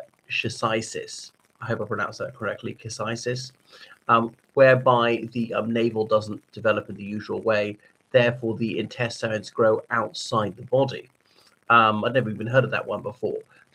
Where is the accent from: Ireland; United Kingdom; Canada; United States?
Ireland; from Ireland.